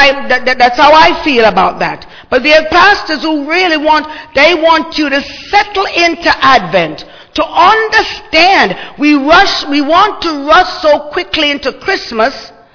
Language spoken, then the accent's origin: English; Jamaica; You know, I'm Jamaican, so I'm always trying to look for a little bit of hope.